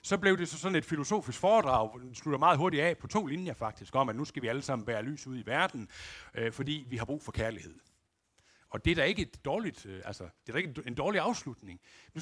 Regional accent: Aulum, Central Denmark Region, Denmark; Den kirketjener, der var i Aulum, hvor jeg er opvokset

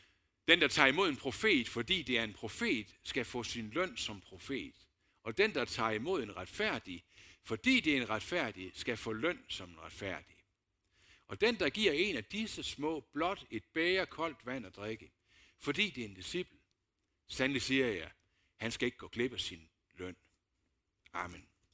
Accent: Aulum, Central Denmark Region, Denmark; vi gik rundt hjemme i Aulum, hvor jeg var fra

